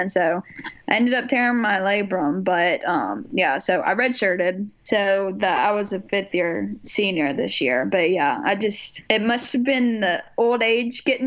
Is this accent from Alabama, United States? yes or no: yes; Hoover, Alabama, United States; also born or lived in Selma; now in Mobile, United States; Well, so my whole family, like my mom and dad, are from Selma, and I was born in Selma. And then we moved kind of around a little bit, but then I grew up mostly in Hoover, so.